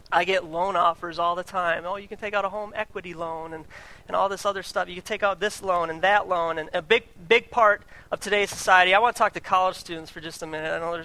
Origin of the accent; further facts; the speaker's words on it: Minnesota, United States; But I'm from Minnesota originally, and I am a Minnesota Vikings fan.